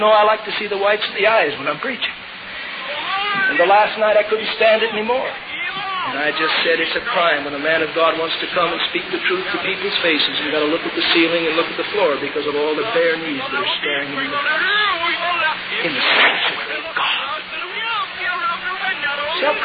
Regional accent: Pennsylvania, United States; Here I am from Pennsylvania, and those people don't know me.

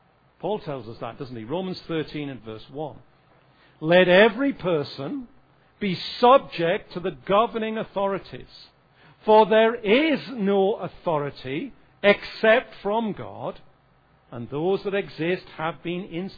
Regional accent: England, United Kingdom; now in United States; I somewhat quake here, standing here as an Englishman preaching this sermon to Americans.

